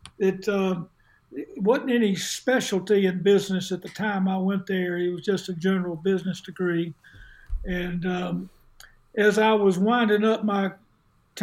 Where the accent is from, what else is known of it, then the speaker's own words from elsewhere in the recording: Montgomery, Alabama, United States; So I spent the rest of my childhood growing up in Montgomery and loved it. It was a great time in the 50s to grow up in Montgomery.